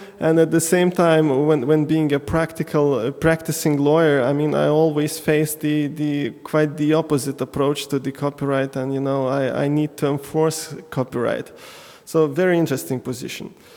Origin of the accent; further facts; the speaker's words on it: Lithuania; I am coming from Lithuania. I happen to be a lawyer, actually.